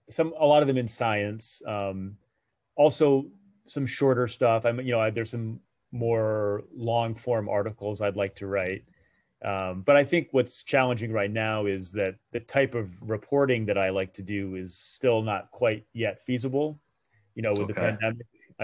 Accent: Rhode Island, United States; To me, North Dakota was the most fascinating, exotic place in the country. growing up in Rhode Island, because you never saw a North Dakota license plate

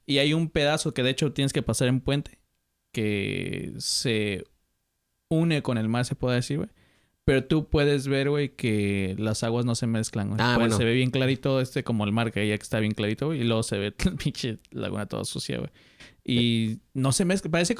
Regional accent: Mexico City, Mexico; Güey, chilango, güey. Soy chilango, güey.

